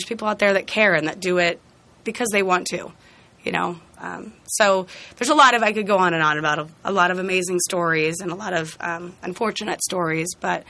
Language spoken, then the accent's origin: English; Cincinnati, Ohio, United States; I'm from Cincinnati, and I moved here right after school.